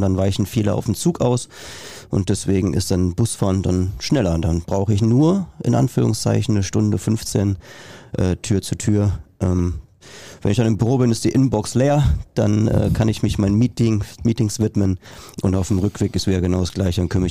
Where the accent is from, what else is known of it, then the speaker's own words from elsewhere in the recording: North Rhine-Westphalia, Germany; born there; Ich bin im Münsterland geboren